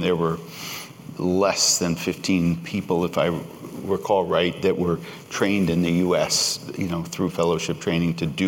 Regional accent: California, United States; I grew up in the Bay Area.

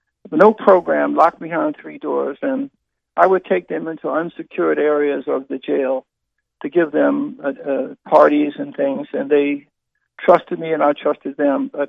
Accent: Philadelphia, Pennsylvania, United States; In Philadelphia, Pennsylvania. I was born in a little blue-collar neighborhood during the time of segregation.

